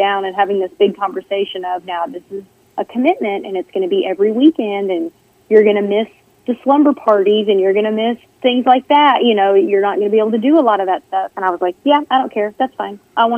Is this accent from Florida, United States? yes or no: no; Lowry City, Missouri, United States; now in Nashville, United States; Nashville is home. I grew up in Missouri, a little town called Lowry City, a very, very small town. We had about 600 people in town and a gas station.